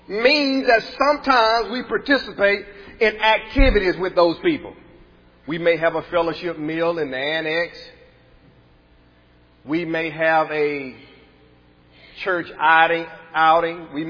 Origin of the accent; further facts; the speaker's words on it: Franklin, Alabama, United States; Like where I grew up back in Franklin, Alabama, we only had one church there.